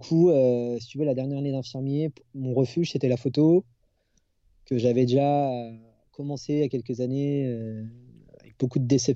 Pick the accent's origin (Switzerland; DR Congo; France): France; Réunion; j'ai fait un stage à La Réunion, donc là où j'ai grandi 7 ans.